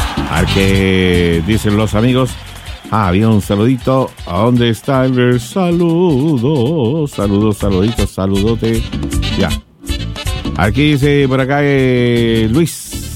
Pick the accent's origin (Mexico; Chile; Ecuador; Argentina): Chile; uno como chileno, ¿qué es lo que hacía?